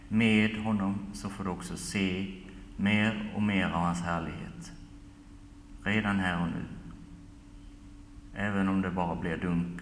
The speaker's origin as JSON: {"language": "Swedish", "region": "Västerbotten County", "country": "Sweden", "said": "hemma i Västerbotten"}